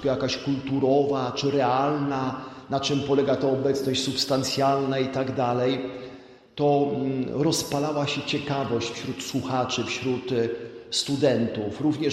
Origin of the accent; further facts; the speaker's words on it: Częstochowa, Silesian Voivodeship, Poland; Pamiętam, od dziecka rodzice zawsze mi tłumaczyli, że ty jako częstochowianin, my jako częstochowianie musimy być